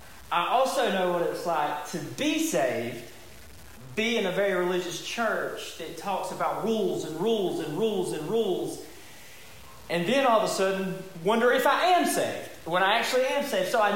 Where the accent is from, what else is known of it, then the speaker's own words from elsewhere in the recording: Southern United States, United States; I grew up here in the Bible Belt.